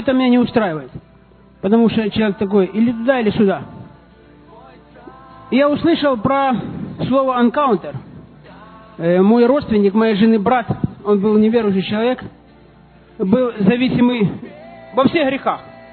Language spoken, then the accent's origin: Russian; Zaporizhzhia, Zaporizhzhia Oblast, Ukraine; Я родом из Запорожья. Всю жизнь верующий, можно сказать.